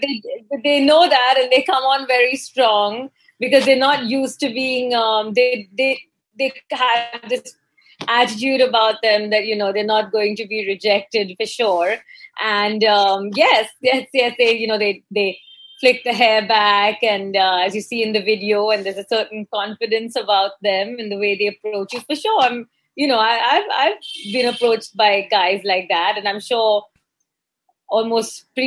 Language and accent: English; India; English is a second language; I'm from India, right? I mean, right now also I'm in Mumbai. I'm born and brought up in India.